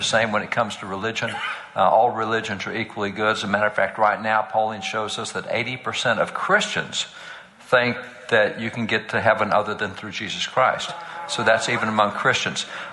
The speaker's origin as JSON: {"language": "English", "region": "Texas", "country": "United States", "said": "like I'm a cowboy from Texas, if you live on a ranch, you know there's only 2 genders."}